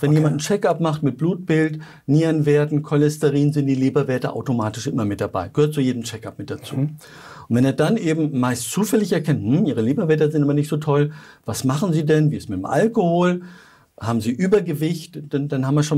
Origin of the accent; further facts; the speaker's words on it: Switzerland; Weißt du, wie viel Prozent bei uns in der Schweiz eine Fettleber haben?